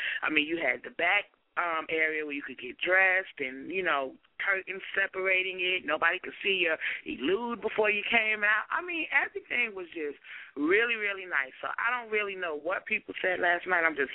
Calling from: Texas, United States; I came all the way from Texas, and I had such an amazing time

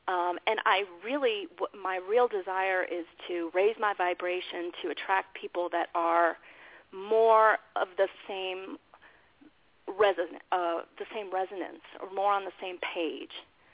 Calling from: Colorado, United States; Hi, everyone. … I'm calling from Colorado.

